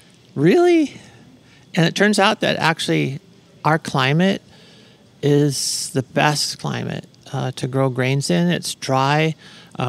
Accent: Arizona, United States; He goes, where are you from? I go, from Arizona.

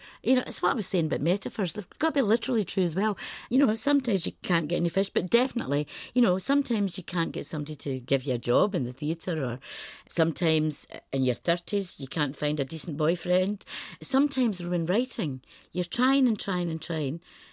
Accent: Scotland, United Kingdom; I am Scottish and that's a big part of my identity.

